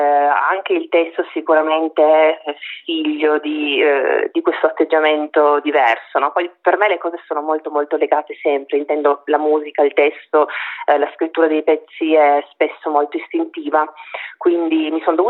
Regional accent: Trieste, Friuli-Venezia Giulia, Italy; also born or lived in Rome; Essendo poi nata e cresciuta a Trieste, soltanto quando me ne sono andata, perché ho vissuto 10 anni a Roma

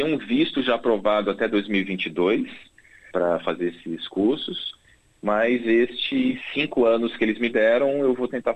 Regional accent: Brazil; now in Melbourne, Australia; nós dois somos brasileiros, somos estudantes internacionais aqui na cidade de Melbourne

